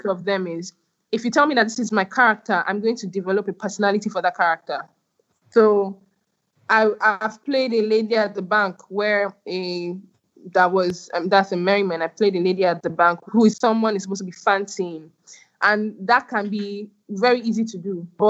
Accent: Lagos, Nigeria; I'm not South African. I'm Nigerian. I'm Lagosian. I'm a Yoruba girl.

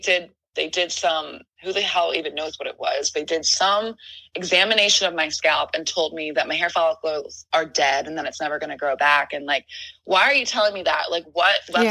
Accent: Philadelphia, Pennsylvania, United States; moved away as an adult; now in Los Angeles, United States; something in me is telling me, you know, we're from Philly.

